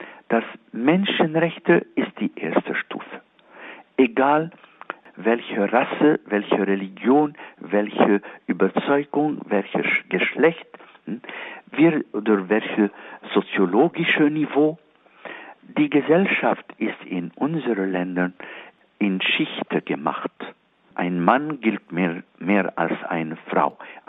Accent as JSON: {"language": "German", "country": "Egypt", "second_language": "German", "said": "Wenn ich in Ägypten bin, in meiner Heimat"}